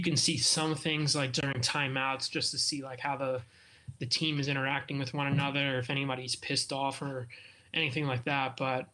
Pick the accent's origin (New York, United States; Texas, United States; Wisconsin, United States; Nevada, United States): New York, United States; I grew up in the Bronx, just miles away from Yankee Stadium, and downtown New York obviously is home of the Knicks.